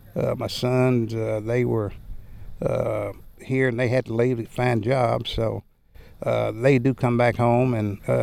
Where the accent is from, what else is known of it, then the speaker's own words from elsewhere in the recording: Cairo, Illinois, United States; I was born and raised right here in Cairo. I still live in Cairo as of today.